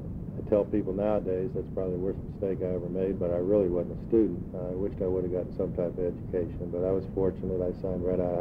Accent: Winter Park, Florida, United States; I was born in Orlando, raised in Winter Park, which is a little town right outside of Orlando.

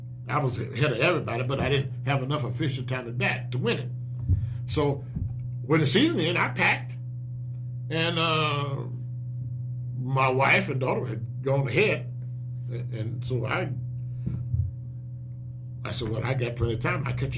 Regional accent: Oakland, California, United States; also born or lived in Monticello, United States; But I was born in Monticello, Arkansas, and I grew up in Oakland, California.

